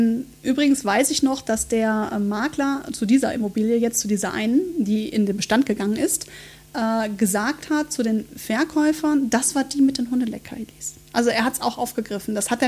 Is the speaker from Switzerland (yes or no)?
no; Oberhausen, North Rhine-Westphalia, Germany; Ich bin ja aus Oberhausen ursprünglich.